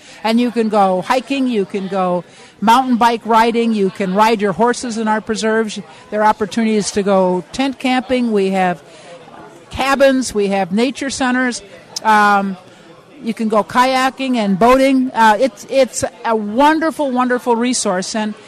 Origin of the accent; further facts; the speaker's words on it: Minnesota, United States; You know, I grew up in Minnesota, Chauncey, as you're well aware